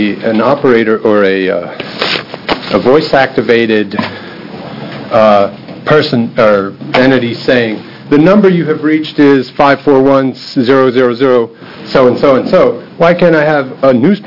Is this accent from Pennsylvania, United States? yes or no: yes; Philadelphia, Pennsylvania, United States; now in Oregon, United States; I've been transplanted from Pennsylvania to Oregon, and now I can go back and read the papers from Philadelphia and see what's happening in my hometown